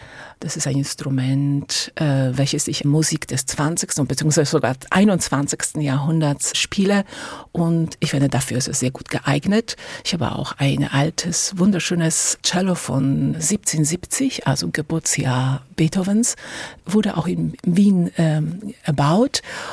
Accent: Szczecin, West Pomeranian Voivodeship, Poland; In Polen, also in Stettin.

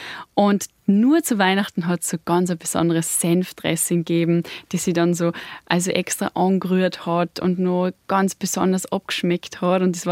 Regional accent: South Tyrol, Italy; Ich muss sagen, ich als Südtirolerin hab's da schon mit den Knädel.

